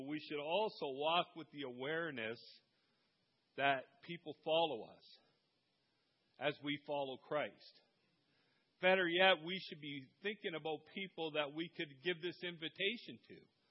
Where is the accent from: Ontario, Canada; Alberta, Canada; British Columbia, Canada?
Ontario, Canada; Dunnville; Like, I grew up in Dunville, right? This is my hometown. I came here in 1972. I went to school in Dunville. I went to high school in Dunville.